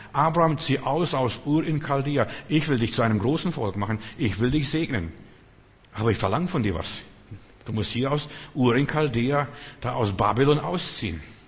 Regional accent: Lithuania; now in Germany; Wir sind aus Litauen ausgewandert nach Deutschland, in BRD hier, in Bundesrepublik.

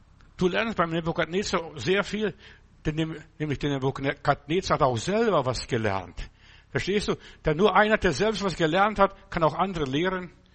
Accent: Altötting, Bavaria, Germany; Ich bin in Altötting groß geworden, also meine jungen Jahre verbracht. In Altötting, das ist ein katholischer Wallfahrtsort.

